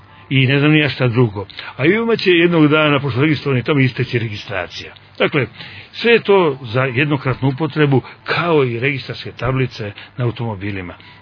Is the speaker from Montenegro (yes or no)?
yes; Montenegro; ja sam temperamentni Crnogorac, morate računati da zato malo više galamim. Dakle, upotrebit ću to i to ljudi respektuju, ali nikad niko nije posumnjao u to da sam Srbin po narodnosti i da sam Srbin po naciji